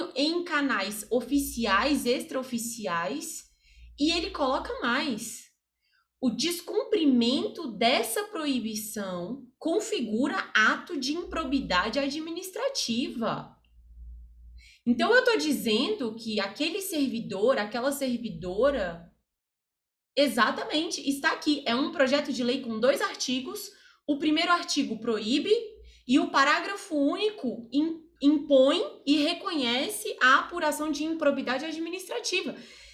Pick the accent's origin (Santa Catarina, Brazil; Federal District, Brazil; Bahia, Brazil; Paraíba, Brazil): Federal District, Brazil; Brasília; Eu sou de Brasília, tá, Isadora? Falo daqui, estou aqui, moro aqui.